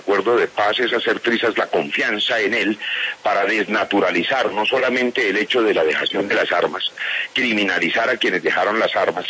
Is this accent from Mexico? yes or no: no; Colombia